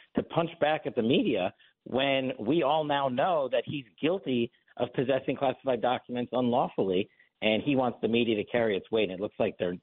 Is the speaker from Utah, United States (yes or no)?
no; Nevada, United States; like my home state of Nevada